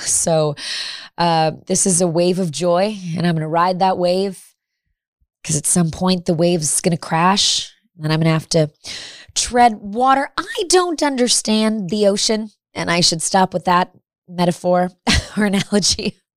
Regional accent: Midwest, United States; We're both from the Midwest.

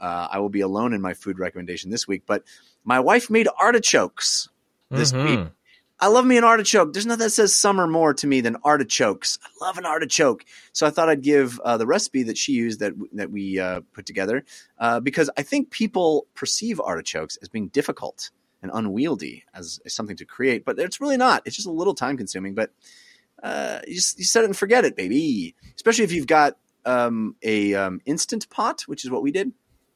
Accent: California, United States; I grew up in the East Bay area in the 80s, in the late 80s, early 90s.

